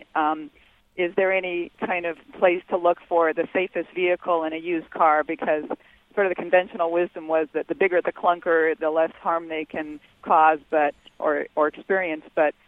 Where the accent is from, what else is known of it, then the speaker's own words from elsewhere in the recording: California, United States; So I came from California, where we got simulators and trailers at school.